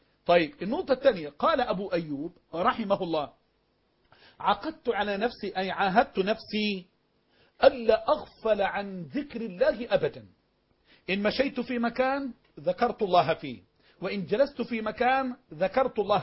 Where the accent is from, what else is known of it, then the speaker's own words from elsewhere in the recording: Egypt; انا مش بتكلم عن اللي بتجروا بالقران واللي بزيدوا بيه عندنا في مصر